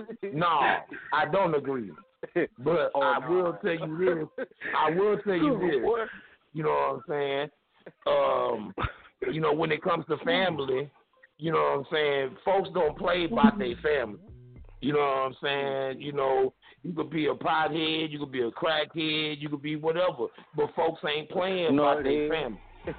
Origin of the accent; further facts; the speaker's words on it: the South, United States; I'm from the South. I'm from the South. We say anything down here.